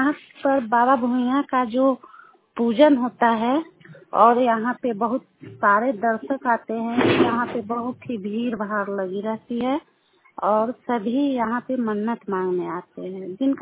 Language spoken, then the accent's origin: Hindi; Bihar, India; मैं वैशाली जिले के लालगंज ब्लॉक के निवासी हूँ।